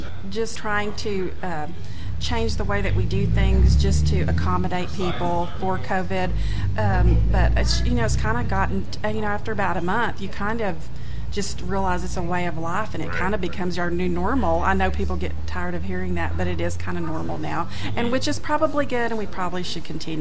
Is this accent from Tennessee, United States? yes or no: yes; Tennessee, United States; moved away as an adult; also born or lived in San Angelo; Well, I actually grew up in Tennessee, but I moved out here as a young adult to go to college. So I was in San Angelo for a lot of years, and then I moved here about 6 years ago.